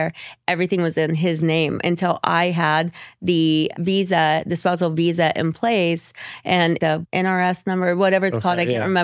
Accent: Indiana, United States; you can be Geist Reservoir because I'm from Indiana

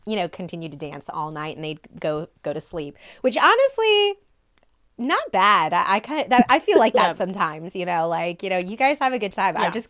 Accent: Louisiana, United States; And then just growing up in Louisiana, because there is so much culture and so much music and so much, like, just life

